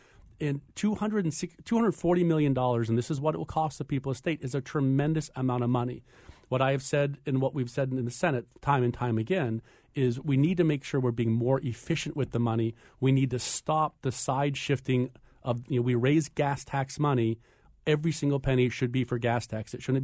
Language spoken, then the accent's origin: English; Lebanon, New Hampshire, United States; If you're up in the North Country, if you're over in Keene, I'm born and raised in Lebanon